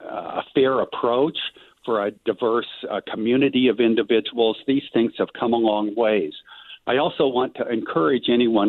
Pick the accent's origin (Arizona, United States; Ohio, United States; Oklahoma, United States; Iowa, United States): Iowa, United States; I think that farm kids in Iowa usually have a pretty good lifestyle. I went barefoot in the summertime, and I can remember learning to work in the bean fields and detasseling corn and baling hay